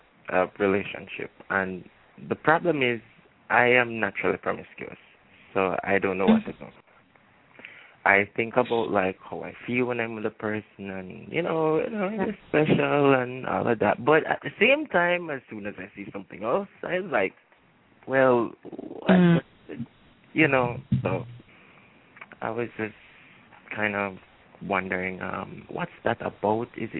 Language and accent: English; Jamaica; from Jamaica, and yes, I'm loving what I'm feeling.